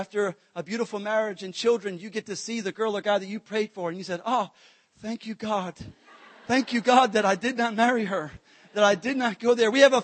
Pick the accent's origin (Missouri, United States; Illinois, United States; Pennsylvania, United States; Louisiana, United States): Louisiana, United States; New Orleans; I'm from South Louisiana, at New Orleans, Louisiana.